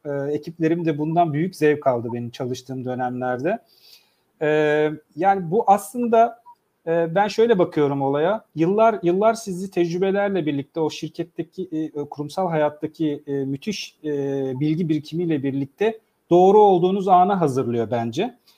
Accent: İzmir, Turkey; also born or lived in Hameln, Germany; Babam o zamanın şartlarında Almanya'ya çalışmak için gittiğinde ben orada dünyaya gelmişim. 5 yaşımda Türkiye'ye döndüm. İlk orta ve lise öğrenimi Türkiye'de İzmir'de tamamladım.

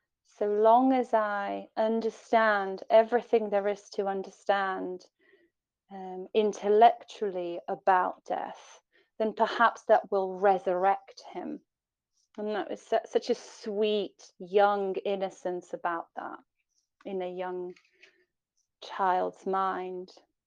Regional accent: Poland; English is a second language; I was born in Poland, and Poland at the time was quite a tricky time. And so as a young child growing up in Poland, things were a little bit sticky and a little bit uncertain.

